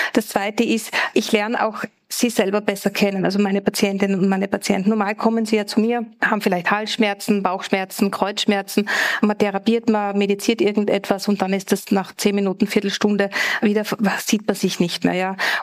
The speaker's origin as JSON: {"language": "German", "country": "Austria", "said": "Das ist bei uns in Österreich Gott sei Dank sehr einfach."}